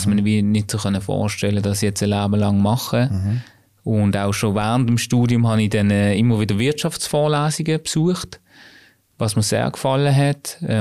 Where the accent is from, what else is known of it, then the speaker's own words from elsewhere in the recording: Basel, Basel-Stadt, Switzerland; born there; Geboren in Basel, im Gellert-Quartier.